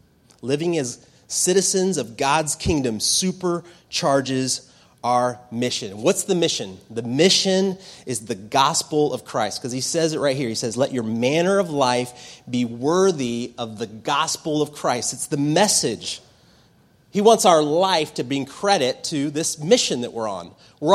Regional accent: United States; as growing up in the United States, I don't know how good I have it, really.

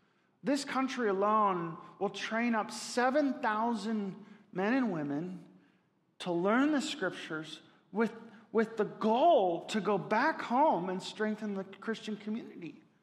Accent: Spokane, Washington, United States; also born or lived in Dallas; I grew up in Spokane, and my first experience to recognize the diversity in our culture and our nation was when I moved down to Dallas.

